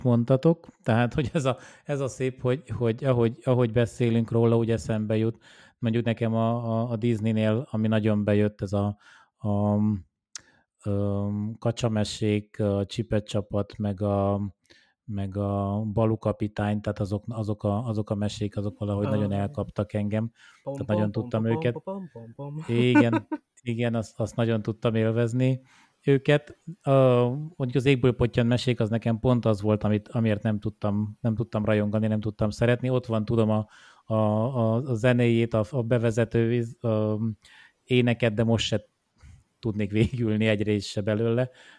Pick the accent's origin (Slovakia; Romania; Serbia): Romania; now in Hungary; lévén, hogy Romániában töltöttem a gyerekkoromat